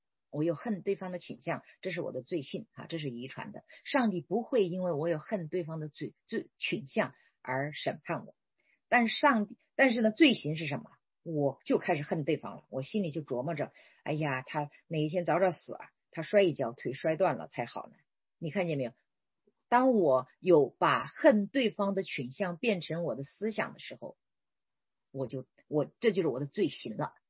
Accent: China; 所以我们中国人我们要特别注意哈，因为我们的文化在这个方面其实很欠缺。

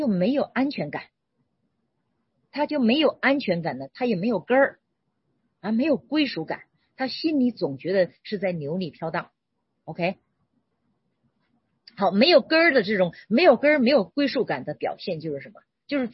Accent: China; 我们中国人，我们这种

